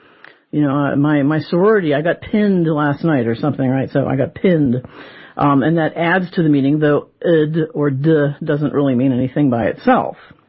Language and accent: English; Pittsburgh, Pennsylvania, United States; I'm from Pittsburgh, so I say pin and pen, right?